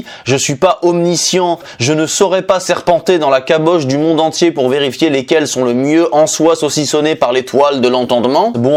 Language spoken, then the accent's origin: French; France; moi je suis français par exemple, avec un petit peu d'origine italienne